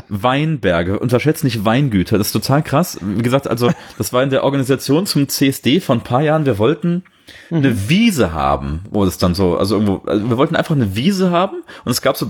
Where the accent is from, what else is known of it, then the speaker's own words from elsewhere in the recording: Cologne, North Rhine-Westphalia, Germany; in meiner Heimatstadt und so, ja, in Köln, wo ich lange gelebt habe